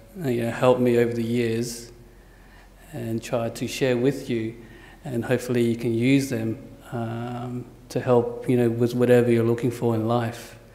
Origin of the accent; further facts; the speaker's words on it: Perth, Western Australia, Australia; also born or lived in Vietnam; And I'm basically a Perth boy. I moved to Australia from Vietnam, I think in the 1980s. And I've been here for the most part of my life.